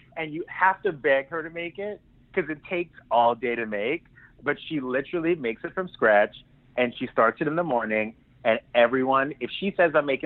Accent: the South, United States; she and I are kind of sort of the same in the sense that we're from the South and we just say it like it is.

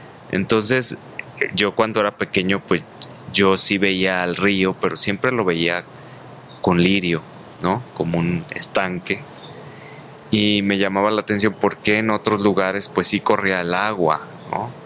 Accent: Zapotlán del Rey, Jalisco, Mexico; also born or lived in Guadalajara; en la comunidad donde yo crecí, nací aquí en Guadalajara, pero siempre vivimos en Zapotlán del Rey, que es de donde se oriundó mi padre. Entonces allí tienes tu casa. De pequeño fui a la escuela allí

